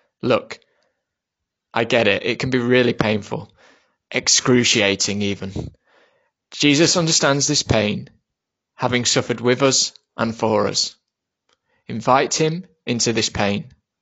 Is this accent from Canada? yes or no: no; Chesterfield, East Midlands, United Kingdom; Growing up in Chesterfield or Ches Vegas, we didn't have the comfy middle class existence I have now, and therefore, as a family, had to be more frugal.